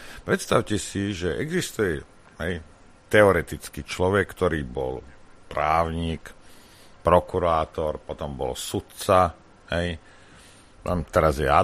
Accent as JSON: {"language": "Slovak", "town": "Lučenec", "region": "Banská Bystrica Region", "country": "Slovakia", "tie": "born there", "said": "ja som sa narodil v Lučenci."}